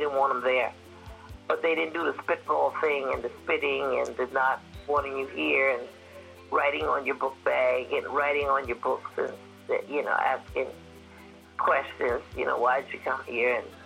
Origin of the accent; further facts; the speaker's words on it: Hollywood, South Carolina, United States; I grew up in South Carolina, a place called Hollywood, South Carolina, a very rural community. In fact, we used to call it the country.